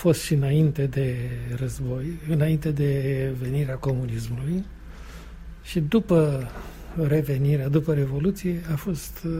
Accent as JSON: {"language": "Romanian", "region": "Teleorman", "country": "Romania", "tie": "born there", "said": "Eu m-am născut în județul Telorman."}